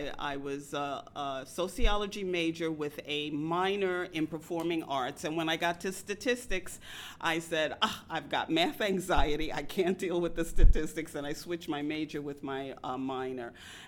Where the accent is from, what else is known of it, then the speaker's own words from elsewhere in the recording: New York City, New York, United States; I am originally from Bed-Stuy, a Brooklyn gal. Bed-Stuy, do or die, mostly die.